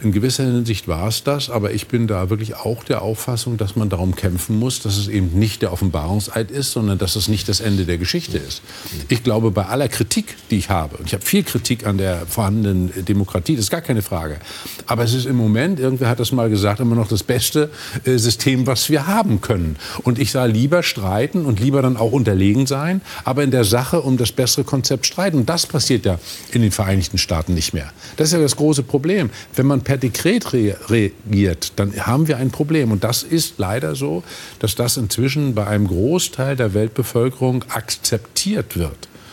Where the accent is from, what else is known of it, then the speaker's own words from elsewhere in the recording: Mecklenburg-Vorpommern, Germany; Ich komme nicht aus Nordrhein-Westfalen, sondern aus Mecklenburg-Vorpommern.